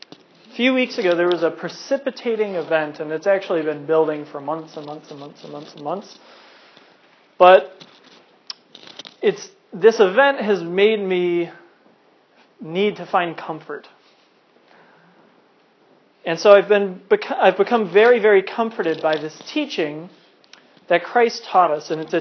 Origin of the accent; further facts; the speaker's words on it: United States; And then I'm an American. That's the order.